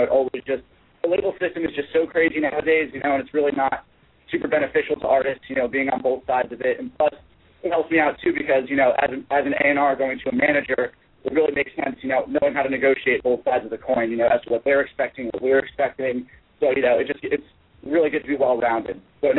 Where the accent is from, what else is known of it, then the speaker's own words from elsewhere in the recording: Connecticut, United States; My hometown is Connecticut. I spend most of my time living in the city. I split an apartment up there with a few friends of mine. And, pretty much Connecticut is where I'm from.